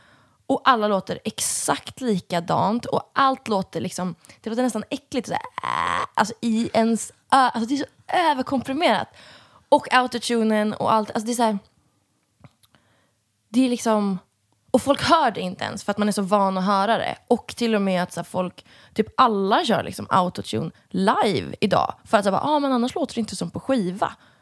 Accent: Umeå, Västerbotten County, Sweden; Jag måste säga att jag är från Umeå.

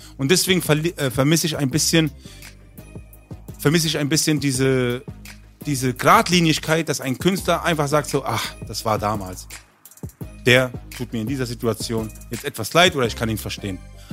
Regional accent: Berlin, Germany; Und ich bin aus Berlin.

